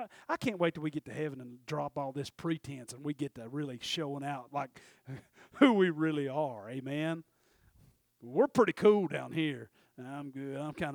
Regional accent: Tennessee, United States; I was born and raised in Polk County, Tennessee. My family's so small, most of them's gone.

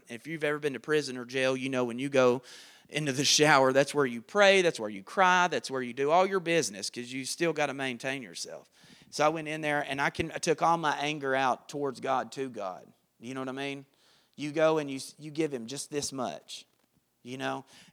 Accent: Chattanooga, Tennessee, United States; because all my charges were in Georgia and I'm from Chattanooga, right?

